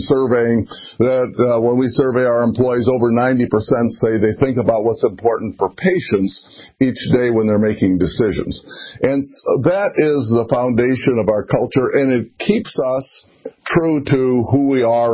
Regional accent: Gary, Indiana, United States; So I grew up in Gary, Indiana, which was an ethnic, working class town built on steel mills.

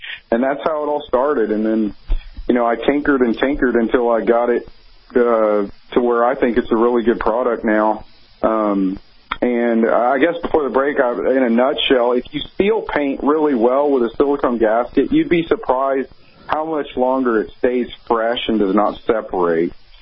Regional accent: Houston, Texas, United States; I'm from Houston, it's a pretty big city, so.

